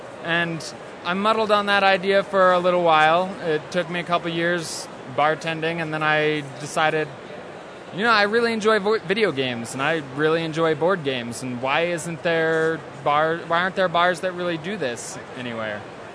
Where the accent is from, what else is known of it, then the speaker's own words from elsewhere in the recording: Wyoming, United States; this is actually my first Comic Con. We grew up in Wyoming.